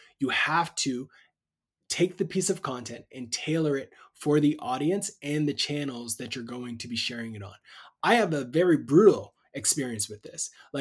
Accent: Canada; I'm Canadian and we don't want to promote anything ever.

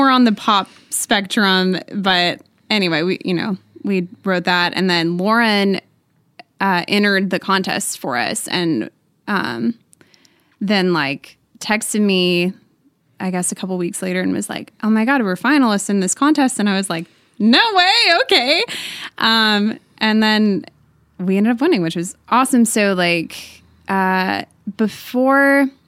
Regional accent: Waco, Texas, United States; now in Nashville, United States; I grew up in Waco, Texas, and went to college at Baylor, which is in Waco, too.

